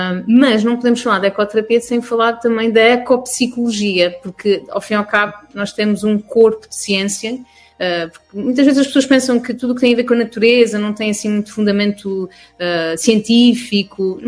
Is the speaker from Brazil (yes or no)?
no; Azores, Portugal; sou daqui da Ilha de São Miguel, já conto com 40 anos.